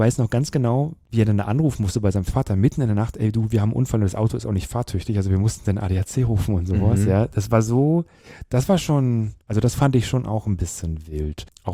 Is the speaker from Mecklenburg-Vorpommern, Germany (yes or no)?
yes; Mecklenburg-Vorpommern, Germany; also born or lived in Hamburg; weil ich komme ja aus Mecklenburg, ja, ursprünglich, und ich habe eine Zeit lang dann immer, bin ich geflüchtet nach Hamburg, weil in Schwerin und Umgebung gab es keine, nicht viel queeres Leben.